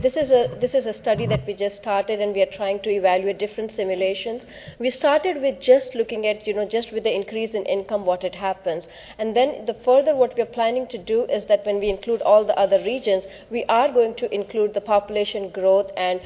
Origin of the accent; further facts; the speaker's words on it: India; This is just my experience working in India, and I'm from India.